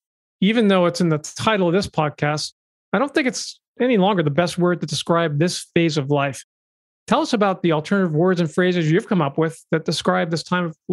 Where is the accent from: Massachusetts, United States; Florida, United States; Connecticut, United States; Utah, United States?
Massachusetts, United States; my home state of Massachusetts